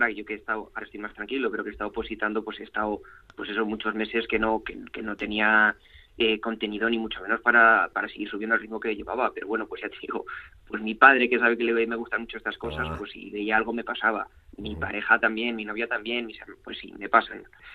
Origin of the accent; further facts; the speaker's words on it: Castile, Spain; yo soy castellano